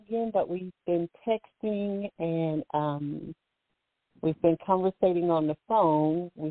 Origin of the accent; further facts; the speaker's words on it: Alabama, United States; And I'm from Alabama, so the doctor, I could see how he could enjoy Southern food.